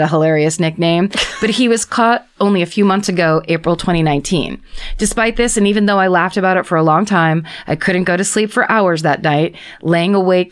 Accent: Sterling, Virginia, United States; I'm from Sterling, Virginia, a few miles from where the Butt Slasher apparently operated.

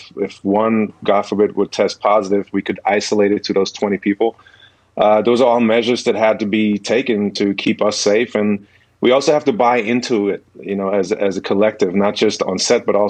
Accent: Germany; growing up in Germany, I played basketball, I played soccer, and then I turned to professional tennis after

